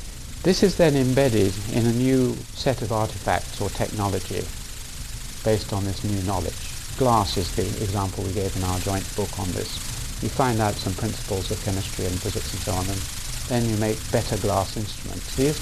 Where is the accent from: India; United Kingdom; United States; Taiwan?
India; Assam; English is a second language; moved away; I was born and brought up in Assam